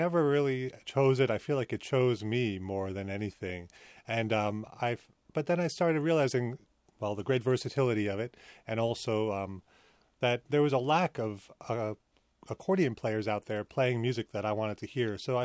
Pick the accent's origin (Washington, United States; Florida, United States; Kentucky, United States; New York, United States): New York, United States; I grew up in Long Island, New York, but I had family in England